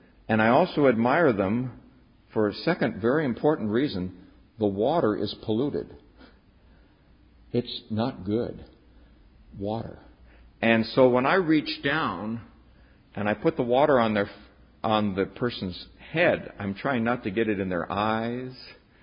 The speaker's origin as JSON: {"language": "English", "town": "Los Angeles", "region": "California", "country": "United States", "said": "I come from Los Angeles. We have a river. Our river has cement walls, and it also has a cement bottom."}